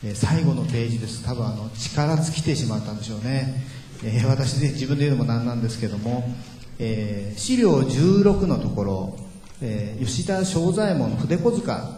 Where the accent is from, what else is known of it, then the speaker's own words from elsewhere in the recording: Gunma, Japan; accent: Joshu dialect; 母親は群馬の、人間で、私も群馬で育ちましたので、上州弁の、上州の人間なんですけども